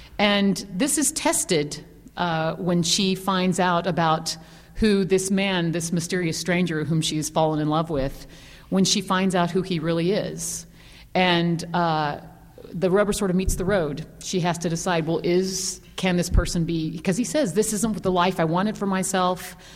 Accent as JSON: {"language": "English", "region": "Texas", "country": "United States", "said": "And some of that is because I'm originally from Texas, and we have a lot of strong women in Texas."}